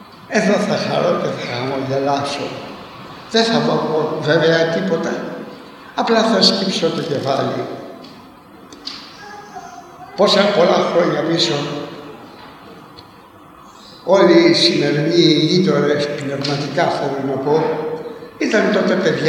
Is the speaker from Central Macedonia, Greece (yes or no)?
no; Corfu, Ionian Islands, Greece; Είμαι κερκυραίος και μπορούσα να το διακρίνω.